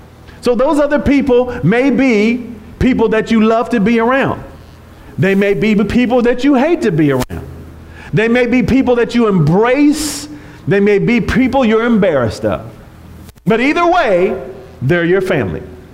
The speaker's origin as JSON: {"language": "English", "region": "California", "country": "United States", "tie": "born there", "said": "My mother was from Arkansas. My father was from Alabama. They met in California. I was born here in California."}